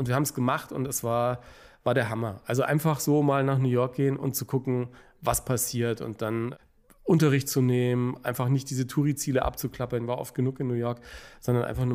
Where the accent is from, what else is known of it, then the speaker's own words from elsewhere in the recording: Germany; ich war der Journalist aus Deutschland